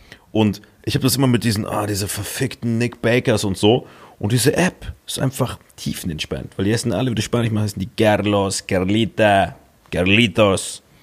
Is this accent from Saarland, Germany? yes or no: yes; Saarland, Germany; ich bin Saarbrücken sympathisch als Saarländer.